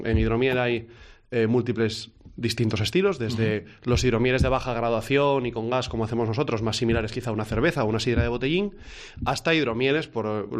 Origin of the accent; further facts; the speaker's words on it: Asturias, Spain; que somos nosotros aquí de Asturias